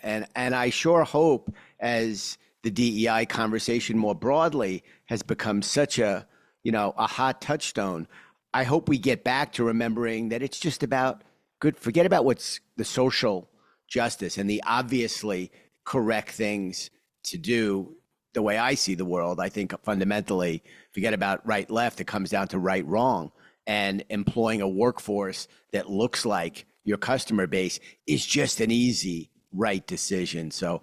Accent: New York, United States; accent: Brooklyn, Queens; you can tell from my accent, what part of the world I'm from, that Brooklyn, Queens accent is hard to lose.

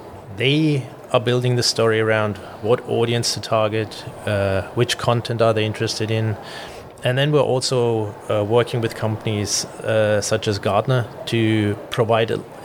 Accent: Germany; because I'm originally from Germany, they reached out to me and was like, look, does that sound right to you?

